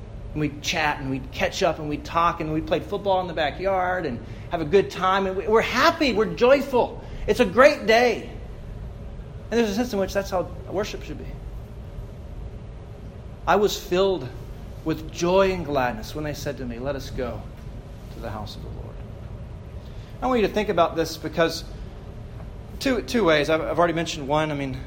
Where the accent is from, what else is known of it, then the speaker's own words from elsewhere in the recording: Birmingham, Alabama, United States; When I was a child, growing up in Birmingham, Alabama, my father had a brother.